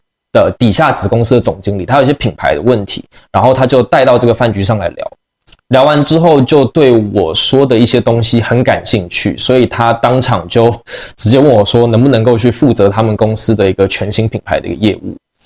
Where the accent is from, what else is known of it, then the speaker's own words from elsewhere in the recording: Taipei, Taiwan; now in Shenzhen, China; 对对对，土生土长，嫁干台湾郎